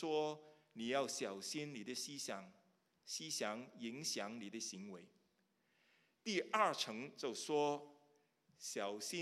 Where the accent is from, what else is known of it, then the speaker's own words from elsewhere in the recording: Hong Kong; Chinese is a second language; 就是我是香港出生，在香港长大。那个时候我们的国语都是不是太好啊